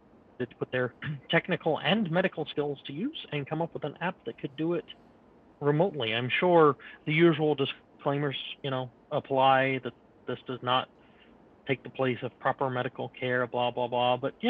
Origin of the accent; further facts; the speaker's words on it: Australia; coming from Australia, my home country